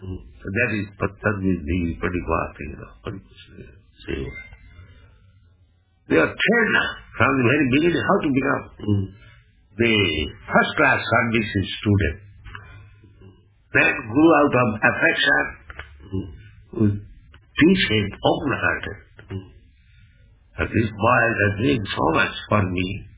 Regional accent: India; I am Indian, coming from a poor country. I cannot pay them. When I came here, I had no money.

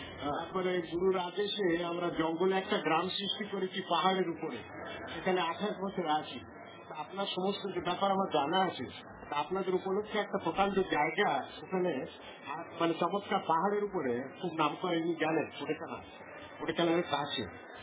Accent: Jessore, Khulna Division, Bangladesh; also born or lived in Delhi, India / France; আমরা যশোরের লোক। মানে আমাদের পিতামহর একটা যশোরের রাজা ছিল

